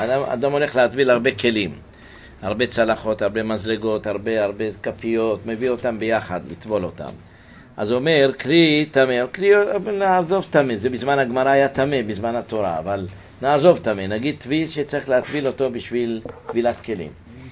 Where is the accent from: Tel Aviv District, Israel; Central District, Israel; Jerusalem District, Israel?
Jerusalem District, Israel; Jerusalem; עין כרם קראו לזה. היום זה ישתנה, מישהו, אתה מכיר את ירושלים? מקום יפה היה